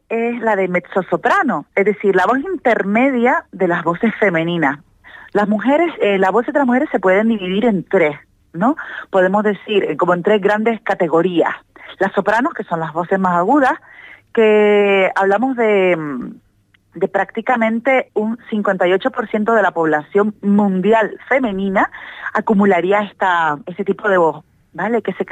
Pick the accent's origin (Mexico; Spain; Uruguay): Spain; Las Palmas de Gran Canaria, Canary Islands; yo soy nacida, criada y formada en Canarias. Yo nací, como bien indicas, en Las Palmas de Gran Canaria, soy canariona y, bueno, además de ser criada, como ya digo, pasé mi infancia en las islas, en Gran Canaria, en Las Palmas concretamente